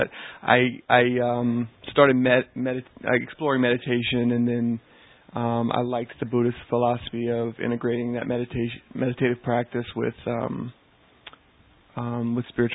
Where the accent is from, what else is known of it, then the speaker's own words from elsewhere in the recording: Louisiana, United States; I am from Louisiana, and kind of like some people who went ahead of me here, I was raised Christian